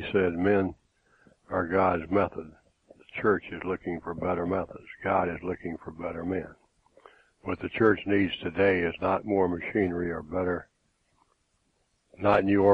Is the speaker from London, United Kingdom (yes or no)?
no; Scotland, United Kingdom; I'm from England. Scotland, actually.